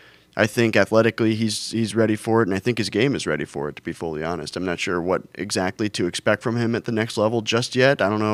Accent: St. Louis, Missouri, United States; I'm a St. Louis sports fan. I'm from St. Louis.

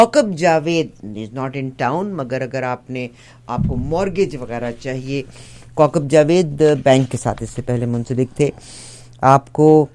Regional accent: Pakistan; now in Canada; اب یہ انڈیا والے مائنڈ نہ کریں, میں پاکستانی ہوں اور میں کینیڈین ہوں آف کورس

